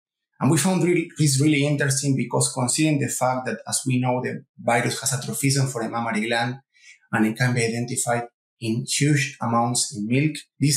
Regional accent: Uruguay; English is a second language; moved away as an adult; I'm originally from Uruguay, where I completed my veterinary degree and my master.

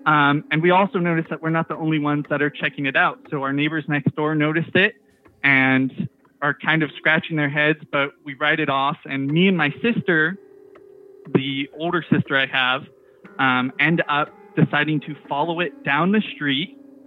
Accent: Fortuna, California, United States; I'm from Northern California, Fortuna to be exact. So right in the heart of the Redwoods.

